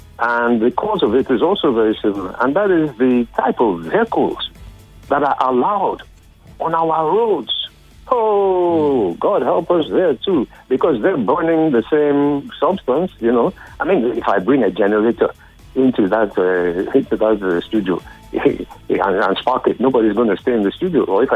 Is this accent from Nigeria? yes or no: yes; Lagos, Nigeria; I grew up in Lagos. I was born in Lagos. I was born near what we call Trafalgar, Lagos Square. It was called the Race Course.